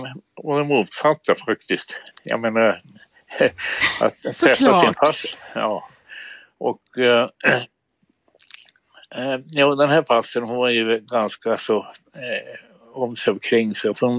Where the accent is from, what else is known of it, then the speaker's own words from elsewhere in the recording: Karelia, Finland; now in Sweden; jag, min mor och min faster, vi är från Karelen i Finland och numera på ryska sidan.